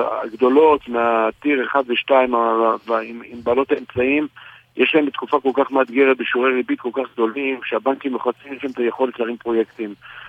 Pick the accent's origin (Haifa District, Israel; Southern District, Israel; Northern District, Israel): Haifa District, Israel; Haifa; born or raised there